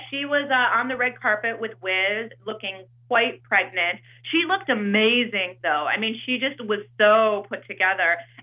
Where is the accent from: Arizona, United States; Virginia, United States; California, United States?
Virginia, United States; I grew up in Virginia.